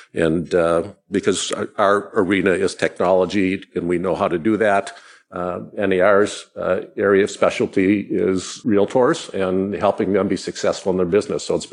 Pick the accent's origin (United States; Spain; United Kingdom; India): United States; Minnesota; accent: Minnesota; they're lost in the wash of your Southern accent against my Minnesota accent.